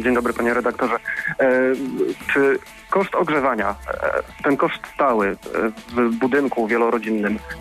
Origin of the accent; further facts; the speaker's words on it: Goleniów, West Pomeranian Voivodeship, Poland; naszym zarządcą jest CBS w Goleniowie, jestem z Goleniowa